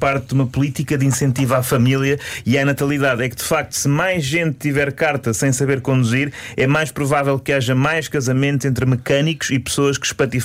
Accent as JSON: {"language": "Portuguese", "country": "Portugal", "said": "Somos portugueses, nós a conduzir somos irritadiços, amargurados, rancorosos."}